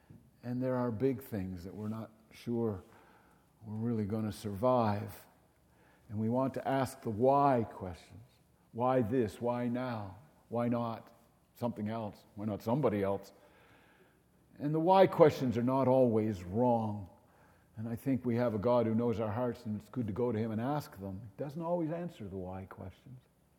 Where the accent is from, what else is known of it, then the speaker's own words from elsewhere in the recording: Newfoundland and Labrador, Canada; I grew up in Newfoundland, and in some parts of Newfoundland, they drop the H where it is and put it where it isn't.